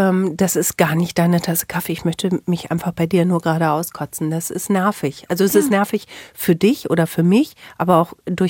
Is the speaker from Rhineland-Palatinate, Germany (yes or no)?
no; North Rhine-Westphalia, Germany; mich als Ostwestfälin